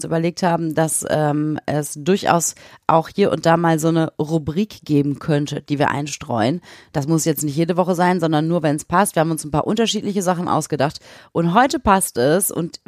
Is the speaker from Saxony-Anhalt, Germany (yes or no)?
no; Bottrop, North Rhine-Westphalia, Germany; so als Kind oder Jugendliche. Bei uns in Bottrop, da ist ja der Moviepark in Kirchhellen.